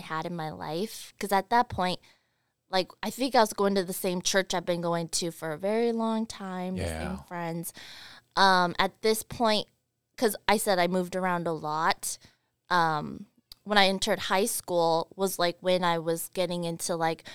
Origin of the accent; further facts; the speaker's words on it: Colorado, United States; You know, it was interesting because my family, we moved around a lot.